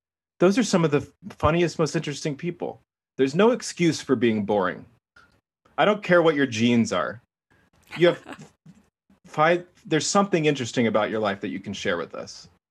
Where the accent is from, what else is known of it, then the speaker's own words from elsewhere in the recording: Texas, United States; I'm from Texas, and it's the most caloric thing you can possibly eat.